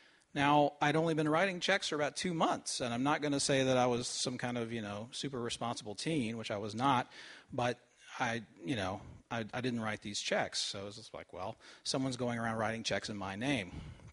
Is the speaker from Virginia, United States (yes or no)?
no; Knoxville, Tennessee, United States; I grew up in East Tennessee, in and around a small city called Knoxville, kind of an overgrown college town.